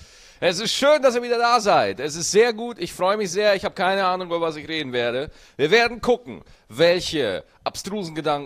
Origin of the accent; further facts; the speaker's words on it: Schwarzach, Bavaria, Germany; als ich noch in Schwarzach gelebt habe. Das ist der kleine Ort, wo ich aufgewachsen bin.